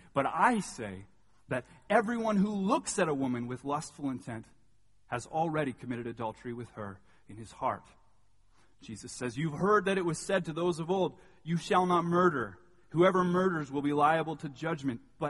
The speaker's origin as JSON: {"language": "English", "country": "Canada", "said": "I would argue that this is hard for us, particularly as Canadians, particularly, I'd say, as Canadian men."}